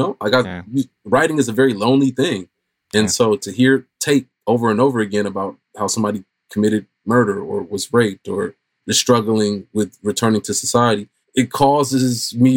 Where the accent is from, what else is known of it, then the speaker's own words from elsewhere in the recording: Oakland, California, United States; growing up in Oakland, Black community in Oakland, of course, I know, like, when I was a kid, I knew people in and out of CYA.